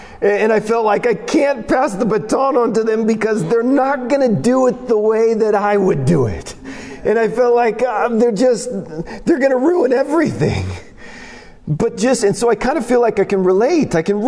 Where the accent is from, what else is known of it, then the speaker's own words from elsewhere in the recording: Portland, Oregon, United States; But my wife and I and our kids, we're from Portland, Oregon, commended from Eastgate Bible Chapel there in Portland, Oregon.